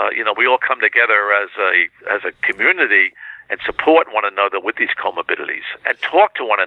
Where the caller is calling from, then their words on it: Florida, United States; because I'm calling you from Florida now, I try to walk the beach every single day.